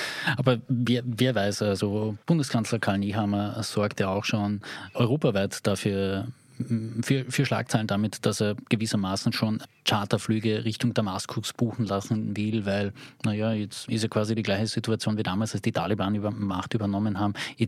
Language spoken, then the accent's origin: German; Austria; Also da merkt man als Österreicher überhaupt, wie reich diese Sprache ist, die bei uns jetzt sehr weich ist